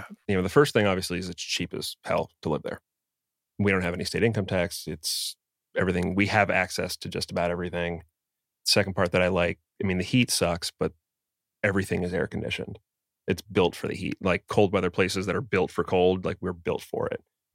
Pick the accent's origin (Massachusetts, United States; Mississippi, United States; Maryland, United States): Massachusetts, United States; Boston; born there; also born or lived in Pittsburgh; We were in Pittsburgh at the time, but I was born in Boston.